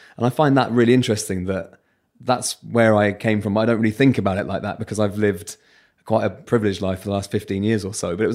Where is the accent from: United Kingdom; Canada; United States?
United Kingdom; England; accent: southern; But yeah, the accent thing, I couldn't sit here seriously and say that a very normal southern accent has held me back in any way because it hasn't.